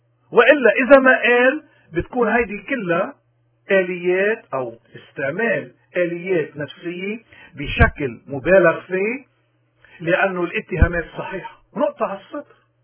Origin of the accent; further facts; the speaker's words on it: Lebanon; ولكن نحن كلبنانيين هذا المعيار منه معيار الدستور اللبناني